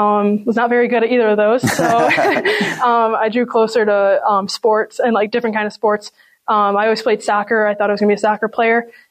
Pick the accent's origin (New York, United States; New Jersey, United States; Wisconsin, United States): New York, United States; Hilton; Yeah, so I'm from Hilton. It feels like a small community